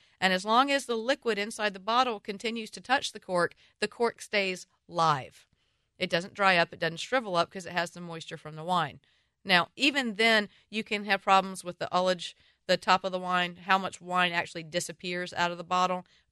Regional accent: the South, United States; accent: Southern; for those of you who have learned to understand my Southern accent

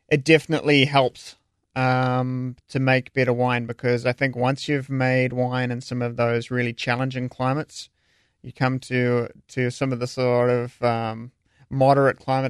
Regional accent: New Zealand; No, because I'm from New Zealand.

